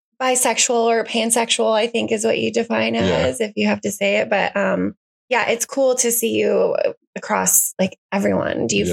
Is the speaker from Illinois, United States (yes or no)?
yes; Illinois, United States; You're a Midwest boy like me. I'm from Illinois.